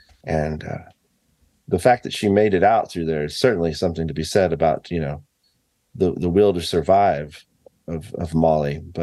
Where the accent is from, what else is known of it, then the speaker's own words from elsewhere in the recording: Fairfax, United States; I grew up in this town. I didn't even know any of this story until I was a teenager and just growing up in Fairfax.